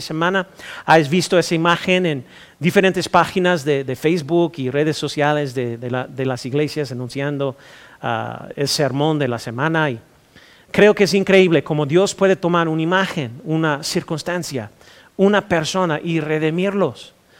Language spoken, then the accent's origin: Spanish; United States; born there; mi país de nacimiento es los Estados Unidos. Soy mexicano y tenemos todo tipo de costumbres locas